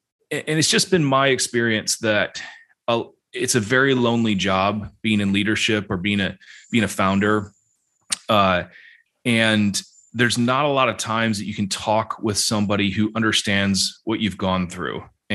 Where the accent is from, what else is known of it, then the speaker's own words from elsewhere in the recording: China; accent: American; also born or lived in Scotland; now in United Kingdom; I'm an American with an American accent, but I grew up in China, but I've lived in Scotland for 10 years and now British.